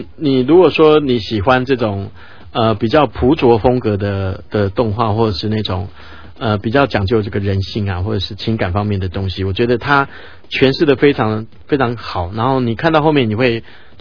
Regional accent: Taiwan; 就是说我们台湾人啊，不是台湾人，我怎么一直讲台湾人啊，

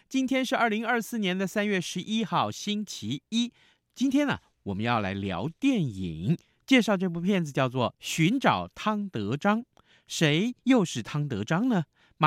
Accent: Tainan, Taiwan; 我刚一开场的时候提到了我是台南人这件事情。

